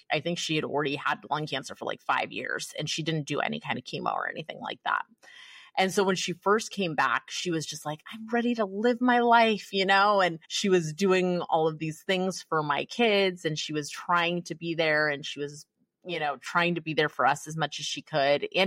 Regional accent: San Jose, California, United States; I grew up in San Jose, California, and she lived in San Jose for a long time. I moved to Palm Springs.

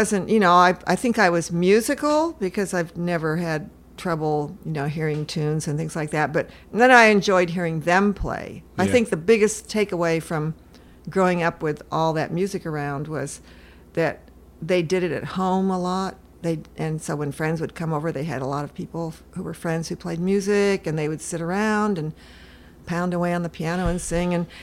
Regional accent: California, United States; also born or lived in Seattle, Washington; And grew up kind of in the Bay Area, south of Oakland. It was country back then.

